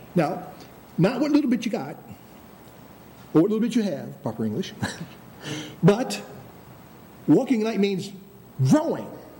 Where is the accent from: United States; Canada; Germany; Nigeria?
United States; Maine; I can say that because I'm originally from Maine.